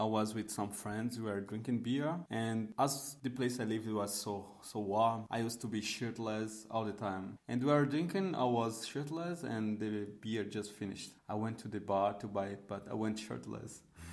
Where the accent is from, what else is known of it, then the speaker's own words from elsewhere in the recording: Pernambuco, Brazil; English is a second language; I'm from Brazil. I've born in the state of Pernambuco, which is northeast.